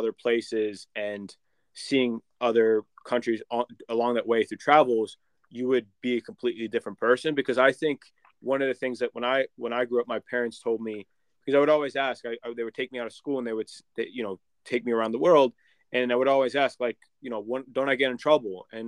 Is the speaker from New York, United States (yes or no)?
yes; New York, United States; I grew up outside New York City in a very similar area to where you grew up in London